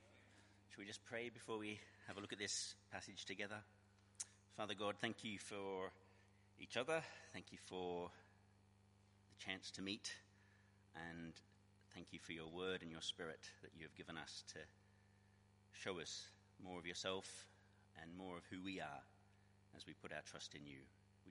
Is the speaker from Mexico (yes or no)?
no; Australia; moved away; Of course, I'm not from here originally. Been here 20 years, so this is my new home, but originally I grew up in Australia.